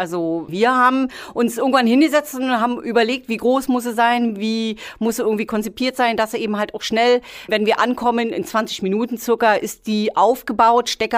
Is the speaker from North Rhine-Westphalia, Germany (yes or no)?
no; Berlin, Germany; born there; now in Eifel, Germany; Ja gut, also ich bin jetzt kein wirkliches Eifelkind, wie man hört. Ich komme gebürtig aus Berlin, aber bin dann irgendwann in der Eifel hängen geblieben.